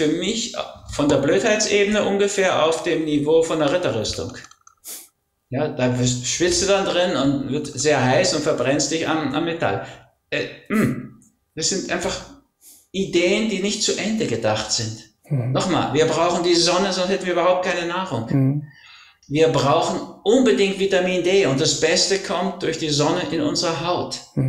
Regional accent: Northern Germany, Germany; weil ich dann als Norddeutscher plötzlich im Urlaub nach Italien kam

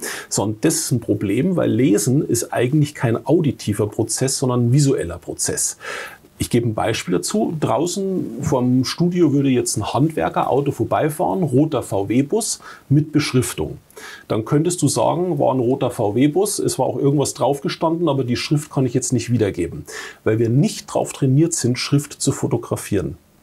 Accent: Coburg, Bavaria, Germany; Wir haben jetzt eine Schule bei meiner Heimatstadt in Coburg

